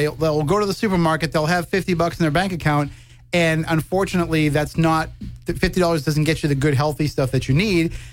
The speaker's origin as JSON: {"language": "English", "town": "Wareham", "region": "Massachusetts", "country": "United States", "tie": "born or raised there", "said": "there were times when I was younger that, you know, our meals came from Damien. So growing up in Wareham."}